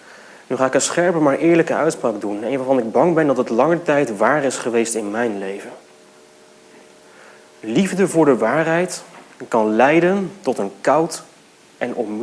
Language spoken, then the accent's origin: Dutch; Veenendaal, Utrecht, Netherlands; Ik kom uit Veenendaal, dus dit is wel een beetje een thuiswedstrijd voor mij.